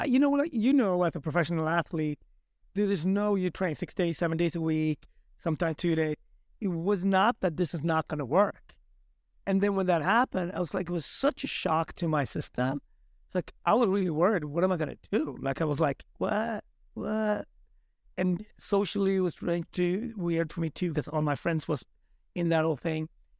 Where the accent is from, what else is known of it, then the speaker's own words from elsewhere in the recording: Gothenburg, Västra Götaland, Sweden; also born or lived in Smögen; I grew up in Gothenburg, but also an hour and a half up north in a fishing village called Smögen that you're familiar with. It's like on the water.